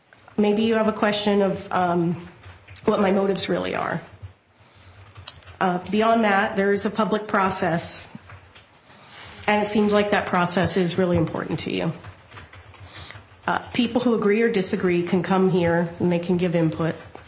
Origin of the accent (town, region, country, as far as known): Black Diamond, Washington, United States; born or raised there; now in Bellevue, United States